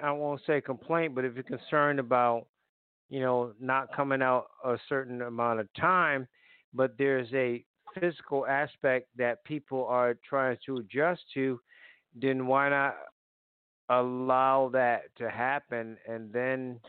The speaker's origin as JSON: {"language": "English", "region": "Connecticut", "country": "United States", "tie": "born or raised there", "said": "she's from Connecticut, my home state, New Haven, Connecticut."}